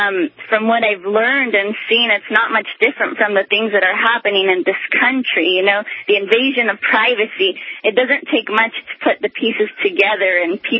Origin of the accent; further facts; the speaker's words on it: Chile; I'm from Chile, South America, where my parents lived the dictatorship